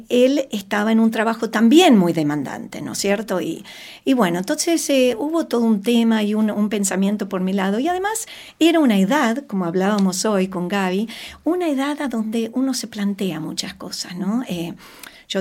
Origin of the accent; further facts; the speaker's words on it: Argentina; soy una abogada argentina